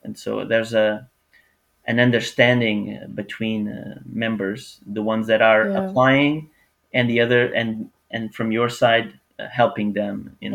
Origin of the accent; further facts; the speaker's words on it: Portugal; English is a second language; moved away as an adult; also born or lived in Canada; now in United States; when I moved from Canada to the US, I just give a practical example. I moved in April. Mm-hmm. And I wanted to have a vacation in August, because that's what we do in Portugal.